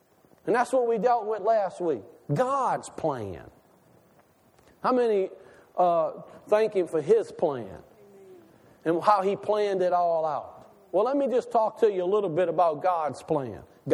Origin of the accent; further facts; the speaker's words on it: Tiger Pass, Louisiana, United States; I'm glad I grew up on the Tiger Pass.